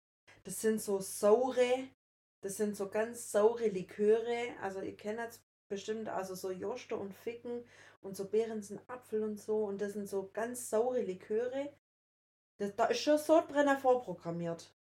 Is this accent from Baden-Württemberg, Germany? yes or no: yes; Baden-Württemberg, Germany; ich als Schwabe